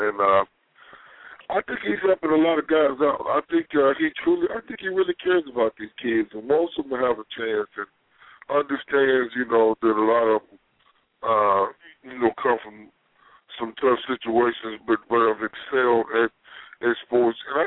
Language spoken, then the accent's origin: English; Pine Bluff, Arkansas, United States; My grandma was born in Bastrop, and I'm from Pine Bluff, which is real close to that area.